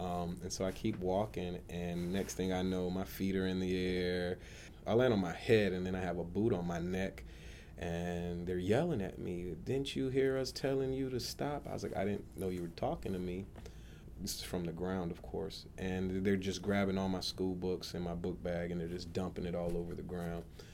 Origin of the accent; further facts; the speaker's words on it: Atlanta, Georgia, United States; Where I grew up in Atlanta, cops hated you, period.